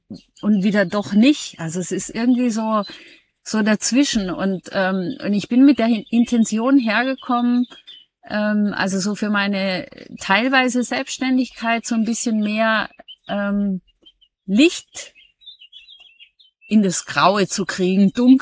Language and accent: German; Germany; also ich komme aus Deutschland, wohne zwischen Köln und Bonn